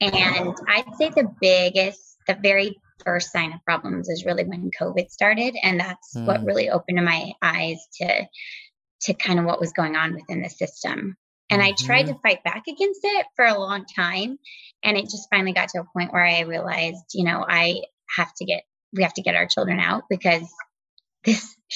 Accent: Nebraska, United States; Yes. Yep. We're from the Cornhusker State originally.

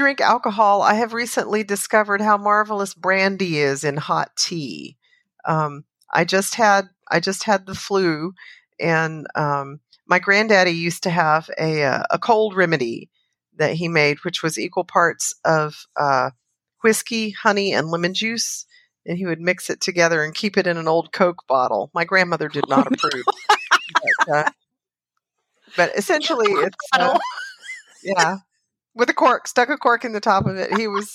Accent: Southern United States, United States; accent: Southern; I went to a lot of trouble to scrub a lot of my accent away when I was younger so that I wouldn't get the response that many people have to women with a Southern accent

